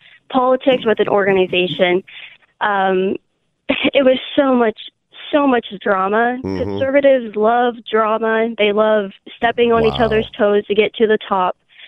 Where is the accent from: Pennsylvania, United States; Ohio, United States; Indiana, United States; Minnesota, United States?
Ohio, United States; Kent; I'm from around Kent in Ohio.